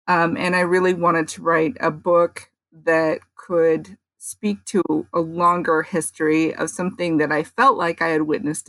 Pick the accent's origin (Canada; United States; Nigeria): United States; San Francisco, California; also born or lived in Daly City; Well, I grew up a little bit in Noe Valley. I grew up a little bit around Union Street, the Marina Pacific Heights area, actually, and a little bit in Daly City, where just on the edge of San Francisco